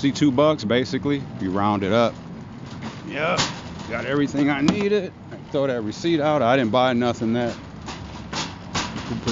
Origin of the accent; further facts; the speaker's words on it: Milwaukee, Wisconsin, United States; also born or lived in East Chicago; That's my born state. Yeah, I was born in East Chicago, Indiana. I've been in Milwaukee since I was 2 years old, though.